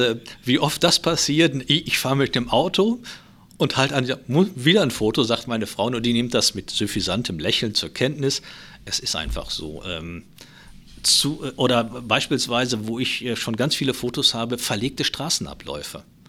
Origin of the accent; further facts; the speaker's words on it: North Rhine-Westphalia, Germany; born or raised there